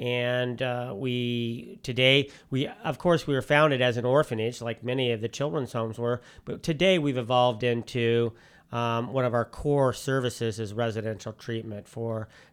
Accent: Charleston, Illinois, United States; Well, I'm a hometown guy. I grew up in Charleston, got my graduate degree at U

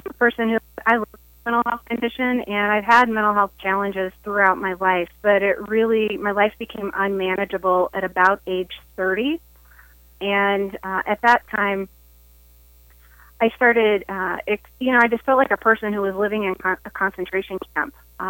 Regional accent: St. Louis, Missouri, United States; Well, I'm from the St. Louis area, and I am a mental health trainer and a speaker.

